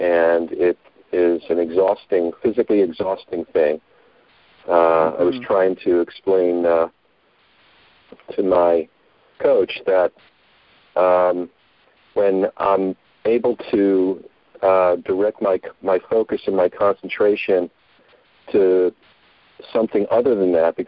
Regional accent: Collingswood, New Jersey, United States; I'm from Collinswood, New Jersey.

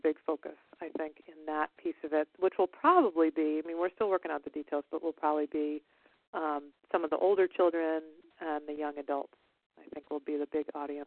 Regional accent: United States; in terms of just us walking up as an American person, you know, in our accent and that kind of thing, very difficult to have a conversation.

